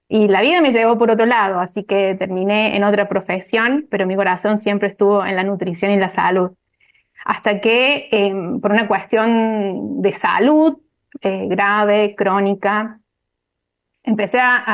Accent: Córdoba, Argentina; soy de Córdoba capital

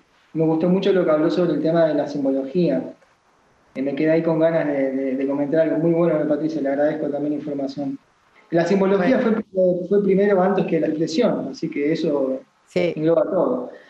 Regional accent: Buenos Aires, Argentina; now in Mendoza, Argentina; de la enseñanza que he tomado aquí en Mendoza, porque yo soy de Buenos Aires

